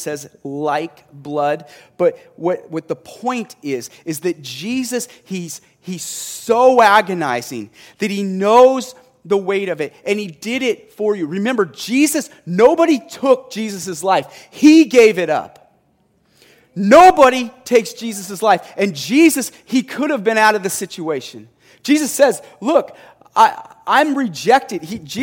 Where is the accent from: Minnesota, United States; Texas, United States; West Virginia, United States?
Texas, United States; born there; I was born in Texas. Sometimes I go, but then you're like, "I live in Texas."